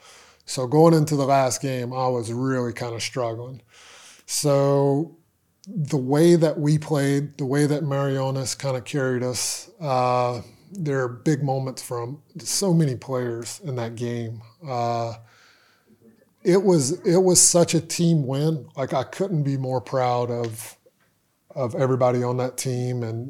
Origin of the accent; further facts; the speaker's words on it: United States; And also me as an American understanding it's okay to give these guys the ball.